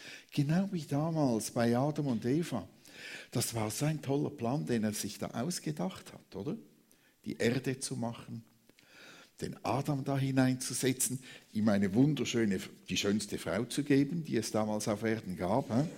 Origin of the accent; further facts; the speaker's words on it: Zurich, Switzerland; ich bin in Zürich aufgewachsen